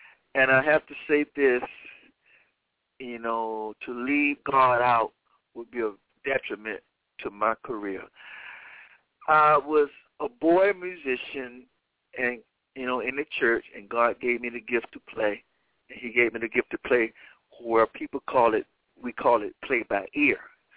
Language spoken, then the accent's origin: English; Virginia, United States; I'm from the East Coast. I'm from a state called Virginia.